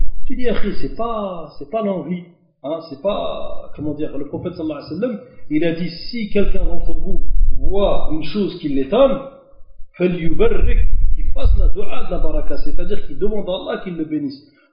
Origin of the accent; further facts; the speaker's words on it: Algeria